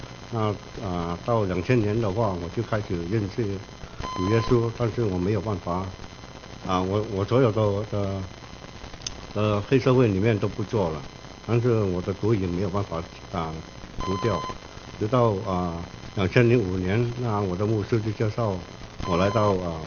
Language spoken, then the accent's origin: Chinese; Vietnam; now in Los Angeles, United States; 我是从越南来的，我是越南华侨。我80年到美国，81年就搬到 LA。